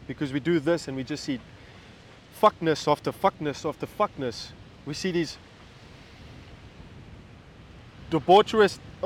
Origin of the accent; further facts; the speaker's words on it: South Africa; I'm South African.